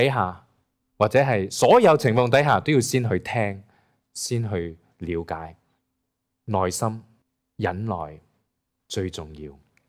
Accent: China; 我哋中国人有句说话叫咩话？

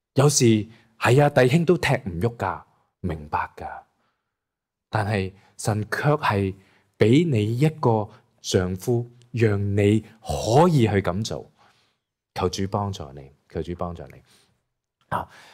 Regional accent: China; 我哋中国人有句说话叫咩话？

